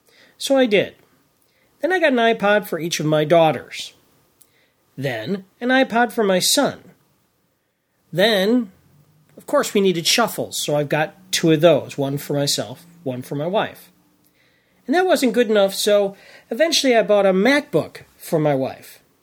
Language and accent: English; Chicago, Illinois, United States; We're from Chicago, so we visited them out there.